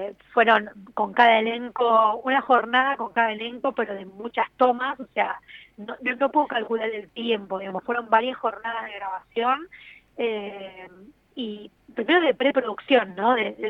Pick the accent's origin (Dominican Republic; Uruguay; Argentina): Argentina